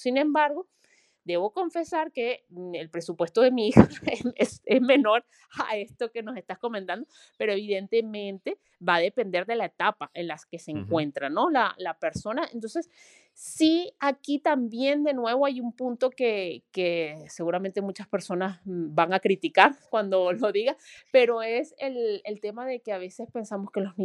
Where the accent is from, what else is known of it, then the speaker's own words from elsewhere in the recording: Venezuela; moved away as an adult; now in Spain; yo vengo de Venezuela y yo estoy muy acostumbrada a la inflación? Cuando llegué hace 10 años a España